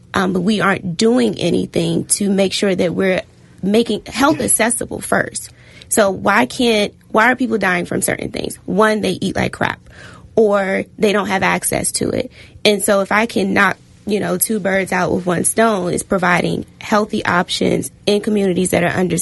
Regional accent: Washington, District of Columbia, United States; And so growing up in Southeast D.C., I didn't see Black business owners.

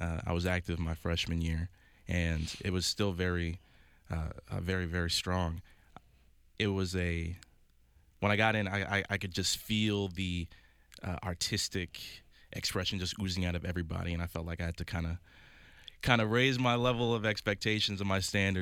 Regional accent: Michigan, United States; also born or lived in Manassas, Virginia / Durham, North Carolina; I was born in Manassas, Virginia, lived there for a few years, lived in Durham, North Carolina for a few years, lived in Michigan for 8 years

